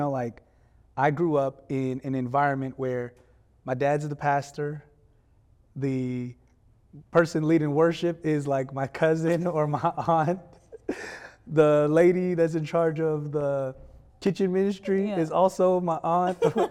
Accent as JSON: {"language": "English", "region": "California", "country": "United States", "tie": "born or raised there", "said": "man, I'm a Filipino American. Yep. I grew up in California to a mom and dad who had moved from the Philippines here"}